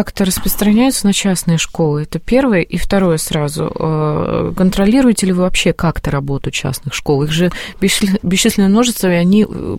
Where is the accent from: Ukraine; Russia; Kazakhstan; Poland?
Russia; Siberia; я тоже из Сибири, отлично помню эту дорогу во втором классе в 7 утра в школу, когда минус 45